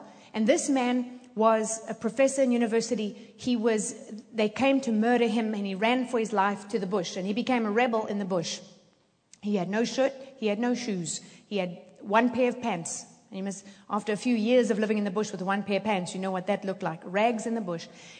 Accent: South Africa; also born or lived in Zimbabwe; I'm an African. I was born in Zimbabwe. I was raised in South Africa.

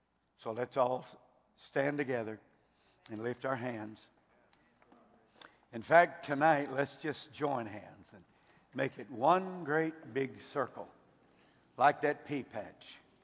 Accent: Texas, United States; I'm from Texas. I wear boots.

